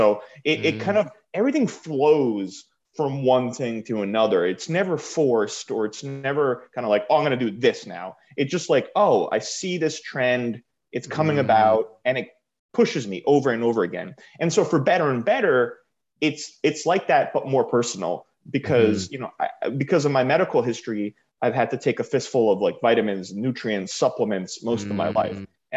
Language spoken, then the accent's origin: English; New York City, New York, United States; So I grew up in New York City. I went to NYU, studied economics, did a little corporate life for a little while.